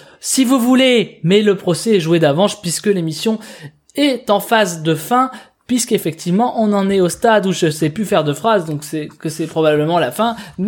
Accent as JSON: {"language": "French", "country": "France", "said": "moi, je suis français, madame."}